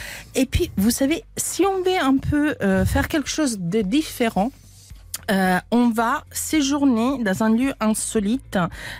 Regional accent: Italy; French is a second language; now in Dijon, France; Alors vous savez, je suis italienne, les Italiens sont superstitieux

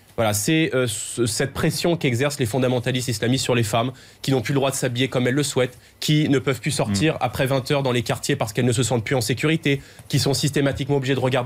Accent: Île-de-France, France; Moi, vous savez, j'ai grandi en Seine-Saint-Denis, j'ai collé mes premières affiches de militants politiques

